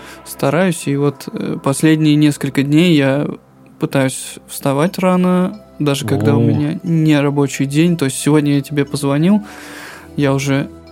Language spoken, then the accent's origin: Russian; Moscow, Russia; И я, как москвич, жаловался на то, что мы тут все помрем.